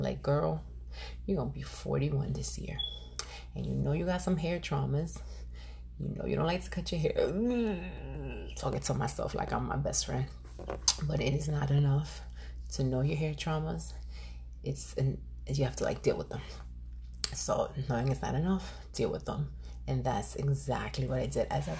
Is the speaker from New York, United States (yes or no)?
yes; Yonkers, New York, United States; If you know me, you know that I'm from Yonkers. Forever and ever, always YO.